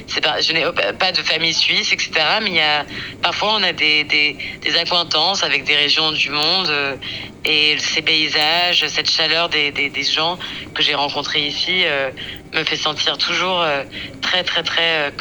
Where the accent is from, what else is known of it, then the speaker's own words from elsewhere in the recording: United States; born there; first language English; French is a second language; c'est ma langue maternelle, l'anglais. Je suis née aux États-Unis et j'ai ce fantasme, ce rêve d'y retourner un jour, pas pour vivre, mais pour y travailler.